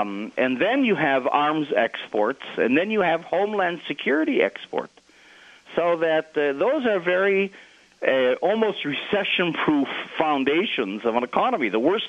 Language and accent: English; Minnesota, United States; moved away as an adult; now in Israel; Well, I'm a child of the 60s in the States. I grew up in Minnesota.